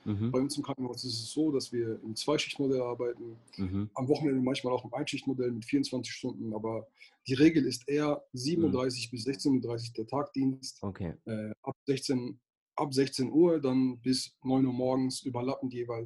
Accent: Gelsenkirchen, North Rhine-Westphalia, Germany; also ursprünglich stamme ich aus Gelsenkirchen, aus dem Ruhrgebiet. Mhm. Habe da auch 21 Jahre meines Lebens verbracht.

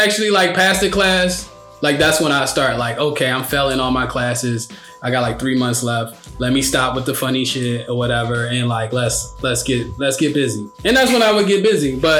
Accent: Philadelphia, Pennsylvania, United States; Because I grew up in Philly, it wasn't no TV. It wasn't no movie.

